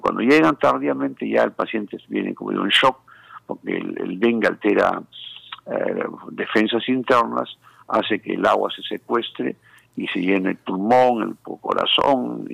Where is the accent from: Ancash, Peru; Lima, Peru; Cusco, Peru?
Ancash, Peru; San Marcos; En mi tierra, yo soy de San Marcos, Guaria, Antamina